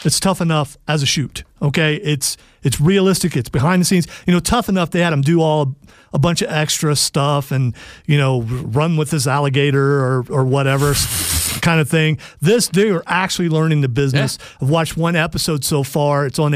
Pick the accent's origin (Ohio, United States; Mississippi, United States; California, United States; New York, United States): Ohio, United States; Well, I get it. I'm from Ohio, so I definitely get it.